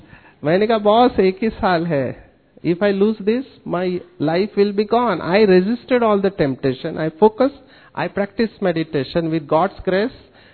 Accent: Mumbai, Maharashtra, India; I am born and brought up from a slum area of Mumbai. मैं झोपड़पट्टी में बड़ा हुआ. My parents are not educated, total negative atmosphere. Till 10th standard I studied in Marathi.

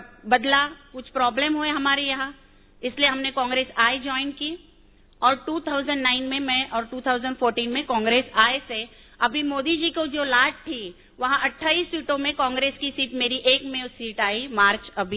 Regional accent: Mumbai, Maharashtra, India; Hindi is a second language; मेरी हिंदी थोड़ी अच्छी नहीं है, मैं मुंबई के साइड से हूँ

